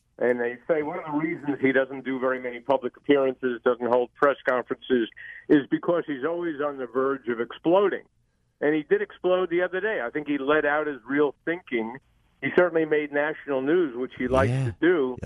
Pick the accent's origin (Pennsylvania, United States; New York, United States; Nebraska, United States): New York, United States; Albany; I'm from Albany.